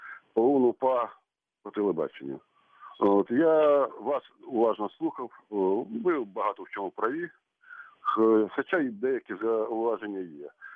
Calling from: Kyiv Oblast, Ukraine; Київська область.

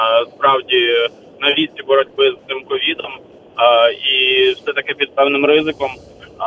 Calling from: Kyiv, Ukraine; я з Києва.

